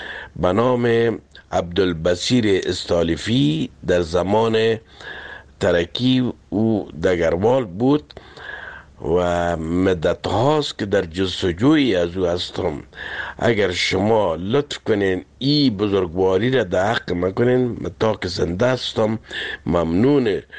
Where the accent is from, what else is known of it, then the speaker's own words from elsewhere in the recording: Kabul, Afghanistan; now in France; اصلا از کابل هستم و در فرانسه مدت 40 سال است که زندگی میکنم.